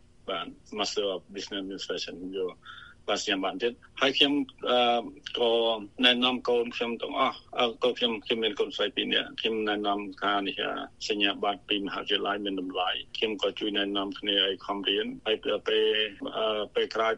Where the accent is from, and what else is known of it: Kampong Preah, Battambang, Cambodia; born or raised there